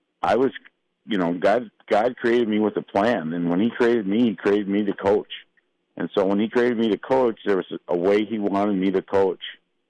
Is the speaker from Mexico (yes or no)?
no; Iowa, United States; Okay, well, I'm originally from Iowa.